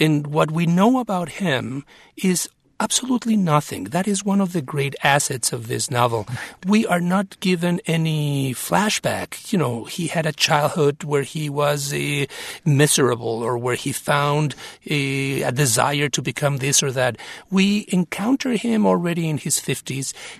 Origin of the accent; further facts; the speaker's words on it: Mexico; first language Spanish; English is a second language; now in United States; having been born and raised in Mexico and into the Spanish language, and then moving as an immigrant to the United States, becoming a writer in my language, but in another language as well